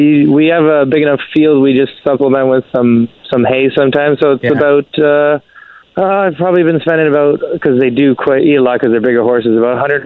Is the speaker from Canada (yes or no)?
yes; Brampton, Ontario, Canada; now in Durham, Canada; Yeah. I grew up in Brampton.